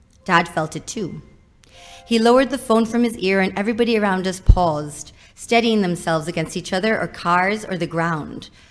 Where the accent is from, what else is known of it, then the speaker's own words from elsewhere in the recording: Cork, Munster, Ireland; also born or lived in Vancouver, Canada; I was born in Vancouver, and I and my family moved to Ireland when I was around 5 years old. So I lived in a few different places in Ireland. I lived in Cork for a couple of years, where I did get a strong accent